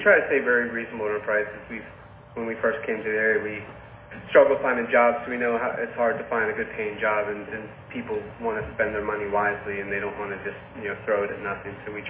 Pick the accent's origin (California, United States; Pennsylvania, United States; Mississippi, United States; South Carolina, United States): Pennsylvania, United States; remind me a lot of where I grew up in Pennsylvania in relation to here, like foothills of the Appalachians, this peaceful community, very rural.